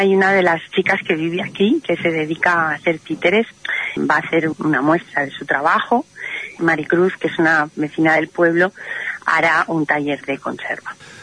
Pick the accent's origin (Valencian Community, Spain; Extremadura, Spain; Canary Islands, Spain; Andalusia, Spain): Valencian Community, Spain; Valencia; born there